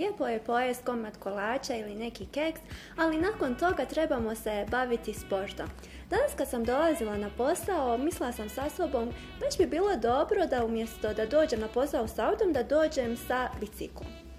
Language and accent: Bosnian; Sarajevo, Federation of Bosnia and Herzegovina, Bosnia & Herzegovina; Pa i ja bi bila ponosna ako se prikaže moj rodni kraj i grad i da pričamo o mom gradu